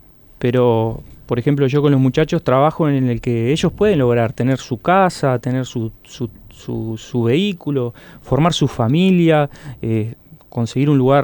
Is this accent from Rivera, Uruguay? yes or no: yes; Rivera, Uruguay; now in Montevideo, Uruguay; O sea, yo cuando vine acá, que llegué de Rivera, miraba la escalera mecánica